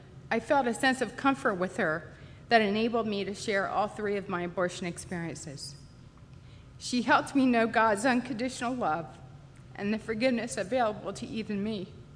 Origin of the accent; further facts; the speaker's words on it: Westminster, Maryland, United States; I grew up in Westminster, Maryland, the youngest of five children, and I loved our large family.